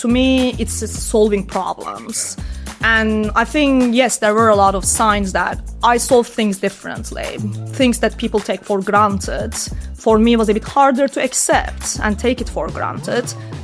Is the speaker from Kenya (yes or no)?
no; Turkey; now in United States; Bear in mind, I'm growing up in Turkey, right?